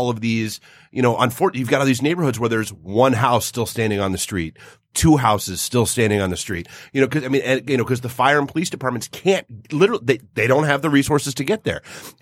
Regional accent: Detroit, Michigan, United States; So I'm from Detroit.

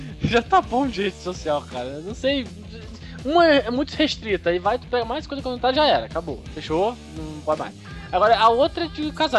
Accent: Rio de Janeiro, Brazil; cheio dos R's, porque eu sou carioca.

